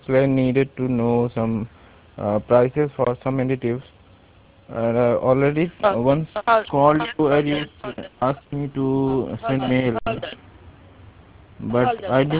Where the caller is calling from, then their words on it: India; I'm calling from India.